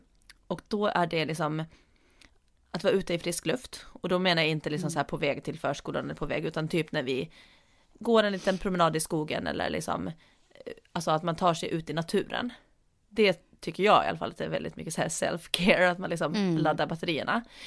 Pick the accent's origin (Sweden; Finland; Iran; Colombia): Finland; Åland; nu som när jag var hemma på Åland också, där har vi bastu. Hemma, alltså i Finland så har alltså nästan alla, skulle jag säga, har en bastu.